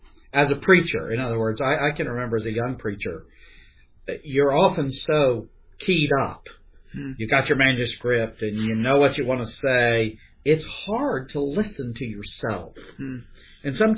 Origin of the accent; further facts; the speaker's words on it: the South, United States; I'm a Southerner, I'll put it this way.